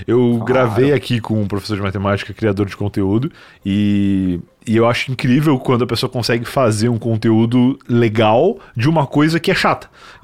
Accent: Rio Grande do Sul, Brazil; now in São Paulo, Brazil; eu falo que eu sou gaúcho

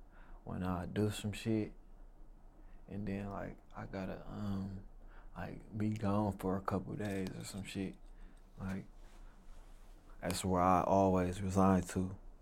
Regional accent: Milwaukee, Wisconsin, United States; Milwaukee, Wisconsin, and on the east.

